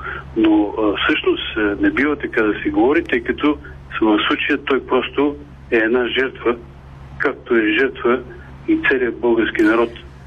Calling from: Pirdop, Sofia Province, Bulgaria; съм от Пирдоп

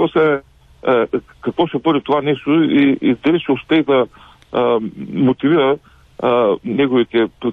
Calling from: Ruse, Ruse Province, Bulgaria; съм от Русе.

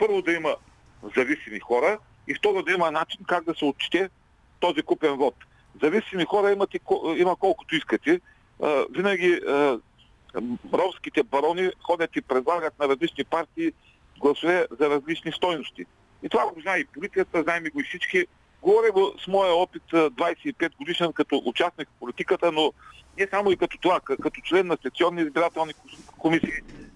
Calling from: Ruse, Ruse Province, Bulgaria; съм от Русе.

